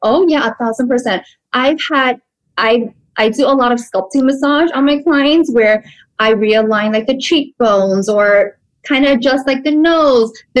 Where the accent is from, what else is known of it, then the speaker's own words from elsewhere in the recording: Brooklyn, New York, United States; like I live in Brooklyn. I grew up in Brooklyn.